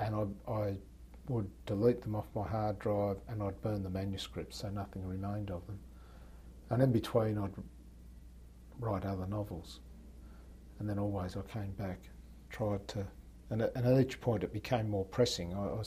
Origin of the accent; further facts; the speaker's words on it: Tasmania, Australia; born there; the little town where I was born in Tasmania